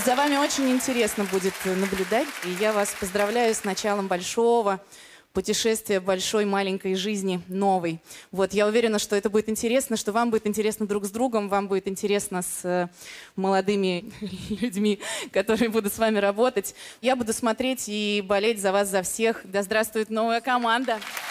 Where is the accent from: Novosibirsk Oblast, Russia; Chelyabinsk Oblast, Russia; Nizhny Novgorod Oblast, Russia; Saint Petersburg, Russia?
Novosibirsk Oblast, Russia; Novosibirsk; Я из Новосибирска, мне 32 года.